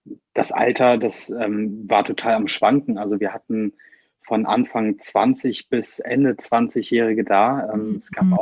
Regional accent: Bornheim, North Rhine-Westphalia, Germany; Ich bin 24 Jahre alt und ich komme aus Bornheim

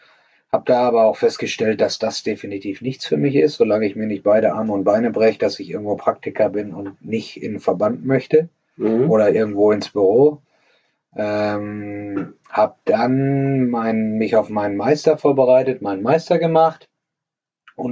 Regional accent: Warendorf, North Rhine-Westphalia, Germany; Das war zu der Zeit in meiner Jugend in Warndorf genauso angesagt wie der Reitsport, noch mit Bundesleistungszentrum, mit Internat und so weiter und so fort.

